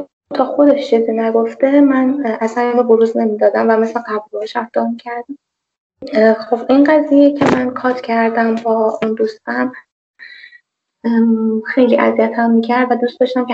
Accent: Tehran, Tehran Province, Iran; من خودم دانشجو شهرستانم، یعنی اهل تهرانم ولی زنجان درس میخونم.

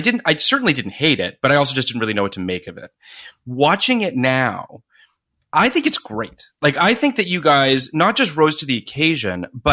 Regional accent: Canada; I am Canadian like Scott Speedman

